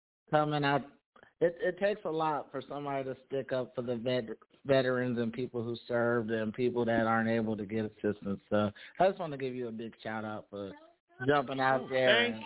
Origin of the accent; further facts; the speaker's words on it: Texas, United States; And I'm from Texas. We're a little bit more, you know, open and friendly down here, as opposed to New York subway, you know.